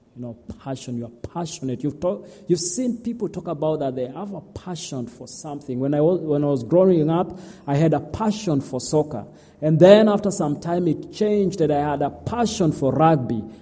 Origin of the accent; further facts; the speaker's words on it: Kenya; moved away; I'm originally from Kenya. Came here a few years ago. I came in 2012 to pursue my MD at Regent College